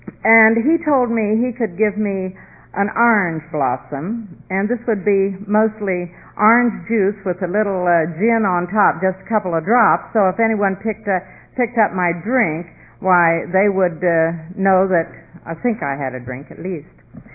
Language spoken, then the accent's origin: English; West Virginia, United States; I come from West Virginia, and I always associated, well, liquor, or we called it whiskey at the time.